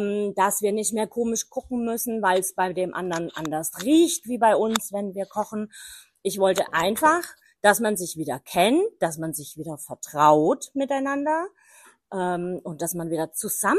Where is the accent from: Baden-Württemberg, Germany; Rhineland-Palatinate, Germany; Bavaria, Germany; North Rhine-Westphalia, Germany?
Bavaria, Germany; Erlenbach am Main; Ich komme aus Erlenbach, Erlenbach am Main, also nicht weit von euch.